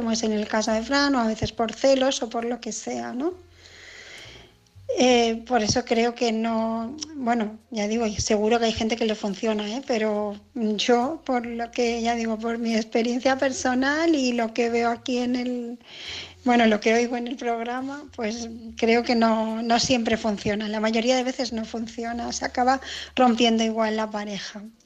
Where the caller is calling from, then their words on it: Barcelona, Catalonia, Spain; de Barcelona